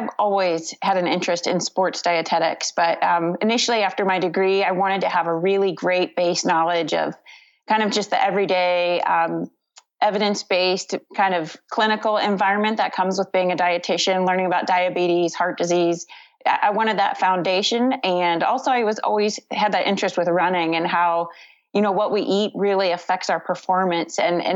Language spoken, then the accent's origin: English; Cincinnati, Ohio, United States; born there; now in Westfield, United States; I am 38 years old and I was born in Cincinnati, Ohio, but my husband brought me to Indiana and we currently live in Westfield, Indiana, just north of Indianapolis.